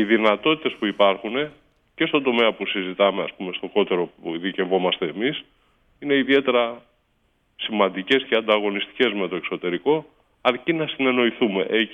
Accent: Igoumenitsa, Epirus, Greece; moved away; Όταν έφυγα, θυμάμαι από την Ιγουμενίτσα, ο πατέρας μου είχε πει, OK, φεύγεις, καλά κάνεις

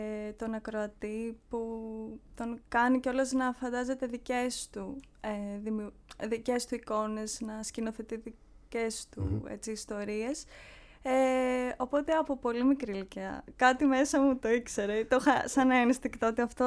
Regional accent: Athens, Attica, Greece; born there; Εγώ γεννήθηκα εδώ στην Αθήνα. Έχω καταγωγή βέβαια από Θεσσαλονίκη.

